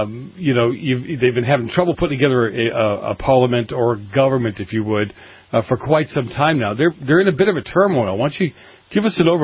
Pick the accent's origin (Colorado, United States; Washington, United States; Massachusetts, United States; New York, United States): Massachusetts, United States; Boston; I grew up in Boston. I grew up around a very heavy mafia influence.